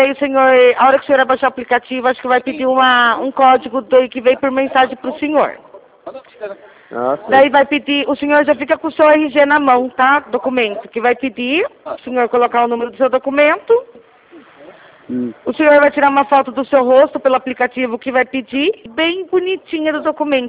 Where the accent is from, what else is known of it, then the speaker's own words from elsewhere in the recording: Rio Claro, São Paulo, Brazil; Eu sou de Rio Claro